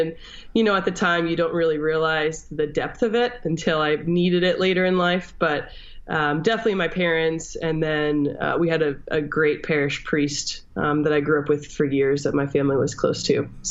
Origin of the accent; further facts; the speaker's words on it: Simsbury, Connecticut, United States; Yeah, I grew up Catholic in Simsbury, Connecticut.